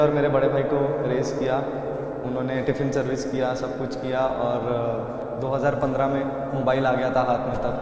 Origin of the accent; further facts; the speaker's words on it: Navi Mumbai, Maharashtra, India; मैं पला बड़ा मुंबई में हूँ, नवी मुंबई में